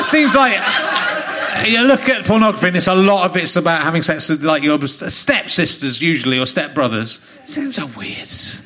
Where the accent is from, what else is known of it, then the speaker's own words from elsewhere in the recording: South West England, United Kingdom; I'm from Somerset.